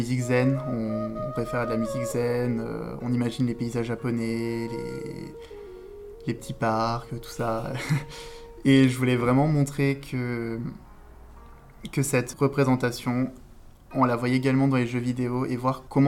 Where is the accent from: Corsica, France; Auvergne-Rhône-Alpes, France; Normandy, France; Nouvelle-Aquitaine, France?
Auvergne-Rhône-Alpes, France; Grenoble; now in Saint-Étienne, France; j'ai 24 ans, je joue du piano et de la flûte, et j'habite à Saint-Étienne, mais je viens de Grenoble.